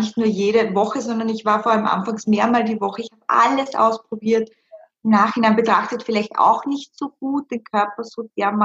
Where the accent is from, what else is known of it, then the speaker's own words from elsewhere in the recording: Styria, Austria; moved away as an adult; now in Vienna, Austria; ich wohne in Wien seit ungefähr 10 Jahren, ich komme ursprünglich aus der Steiermark und ich bin damals für einen Job nach Wien gegangen